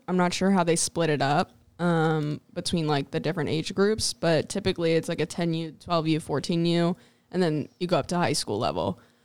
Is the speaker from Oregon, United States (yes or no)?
no; Philadelphia, Pennsylvania, United States; I'm from Philadelphia.